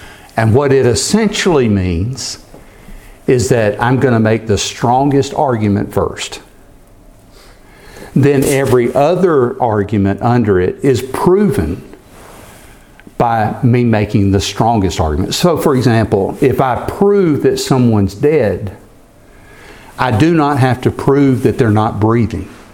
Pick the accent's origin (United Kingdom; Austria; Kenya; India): United Kingdom; England; now in United States; I may hitch a ride with him over there just to spend some time in my home country